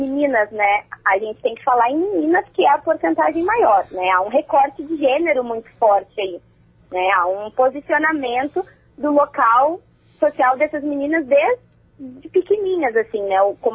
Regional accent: South Region, Brazil; Acontece no Norte e no Nordeste, mas eu sou do Sul e aqui também acontece.

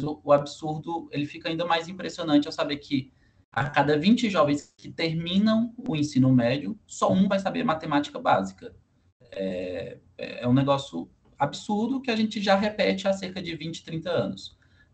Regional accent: Jijoca de Jericoacoara, Ceará, Brazil; A gente nasceu no Nordeste, os fundadores, eu e o Vitor, somos cearenses. Eu sou de Jijoca, de Jericoacoara. Jericoacoara é bem conhecido pela praia, mas é uma cidade de 18 mil habitantes do interior do Ceará.

